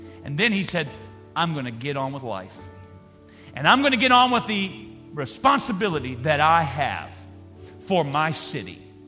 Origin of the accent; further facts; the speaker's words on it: Louisiana, United States; I know, I'm from Louisiana.